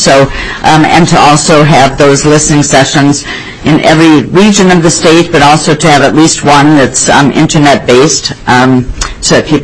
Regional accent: Houston, Minnesota, United States; outside of Houston, Minnesota, so if I thought Representative Mahoney said he was in Houston, that's my hometown, my home area, which is in the southeasternmost county in Minnesota.

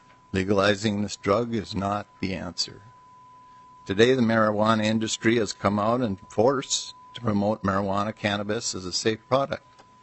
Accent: Midwest, United States; Growing up in the Midwest during the 70s, I was exposed to and participated in the marijuana culture.

